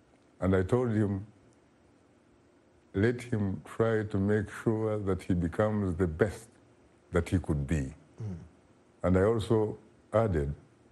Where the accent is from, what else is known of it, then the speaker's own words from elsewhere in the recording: Kabale, Western Region, Uganda; He was in my hometown, Kabale, southwestern Uganda